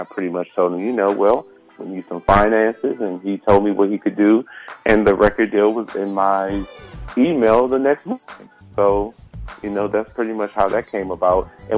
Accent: Washington, District of Columbia, United States; I'm from Washington, D.C.

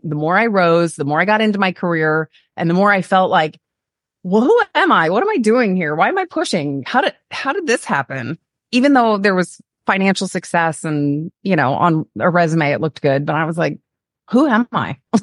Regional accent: Virginia, United States; So I'm from Northern Virginia. So right outside DC. So I spent 30 years of my life there

